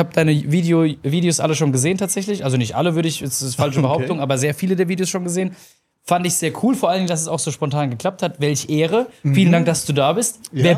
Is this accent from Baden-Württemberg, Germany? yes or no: yes; Mannheim, Baden-Württemberg, Germany; Ah jo, ich komme aus Mannheim.